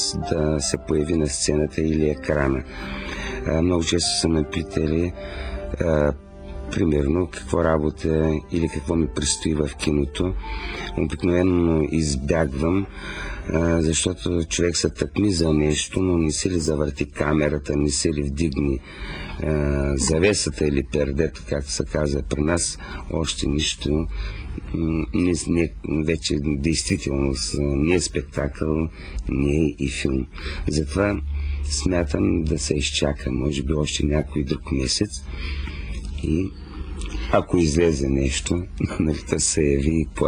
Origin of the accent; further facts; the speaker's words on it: Lyaskovets, Veliko Tarnovo Province, Bulgaria; born there; also born or lived in Shumen; Роден съм в Лясковец, родителите ми са скитали, много с тях. И аз учил съм в много села и градове.